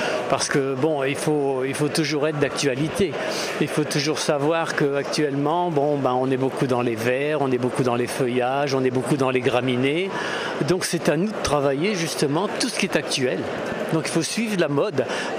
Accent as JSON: {"language": "French", "region": "Hauts-de-France", "country": "France", "said": "Moi, je suis des Hauts-de-France. Alors, donc, je suis malheureusement loin du midi, même loin de la Bretagne."}